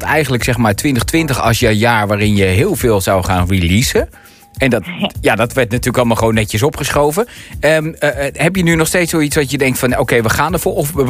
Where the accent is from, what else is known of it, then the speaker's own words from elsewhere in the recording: Maastricht, Limburg, Netherlands; Want ik kom van verre weg uit Maastricht.